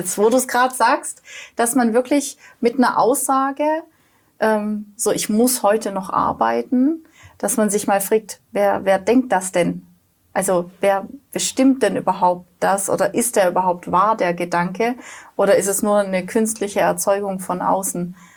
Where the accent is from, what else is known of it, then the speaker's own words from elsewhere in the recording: Baden-Württemberg, Germany; Kommt bei mir gleich als Schwabe, schaffe Häuslebau.